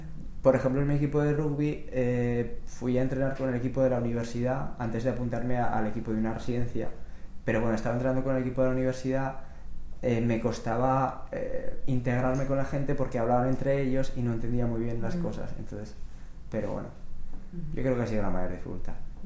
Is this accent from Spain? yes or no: yes; Spain; moved away; yo vine de España con unos zapatos normales para España